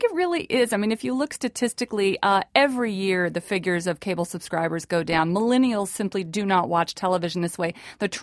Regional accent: Indiana, United States; Hey, I'm from Indiana. Don't bash animals in the West.

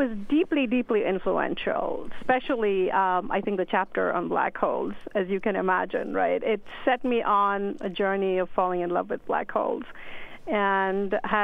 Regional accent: Delhi, India; So I grew up in India, but I was in college at MIT when the book actually came out. And I was actually back home in Delhi that summer.

